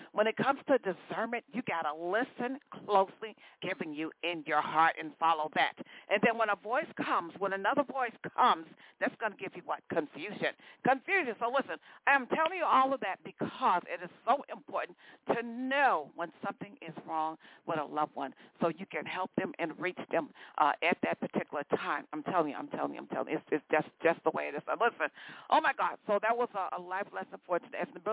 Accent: Chicago, Illinois, United States; Now I was born and raised in Chicago

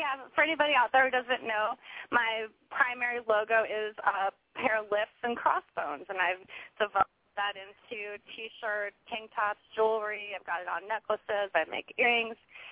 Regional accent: St. Louis, Missouri, United States; now in Los Angeles, United States; I actually just celebrated my 10-year anniversary here in L.A. last month. So I am from St. Louis, Missouri, and I'm out here living the dream.

